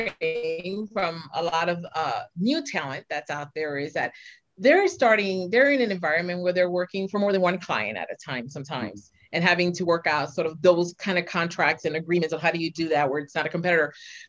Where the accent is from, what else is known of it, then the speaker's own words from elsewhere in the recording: New York, United States; also born or lived in San Francisco, United States / Mexico City, Mexico; I grew up from New York. I'm from New York, but I lived, I've worked, you know, I lived in San Francisco and then I lived in Mexico City, Mexico for quite some time.